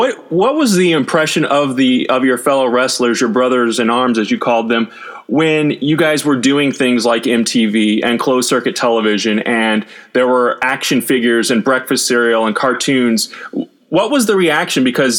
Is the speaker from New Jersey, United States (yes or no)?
no; St. Louis, Missouri, United States; As a fellow St. Louisan, I appreciate that comment for sure.